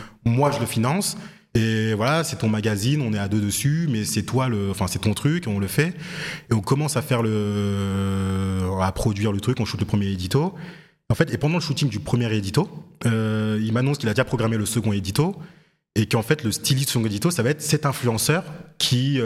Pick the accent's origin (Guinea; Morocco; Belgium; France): France; Fontenay-aux-Roses, Île-de-France; qui vient aussi de Fontenay-aux-Roses, en fait, on vient tous de Fontenay.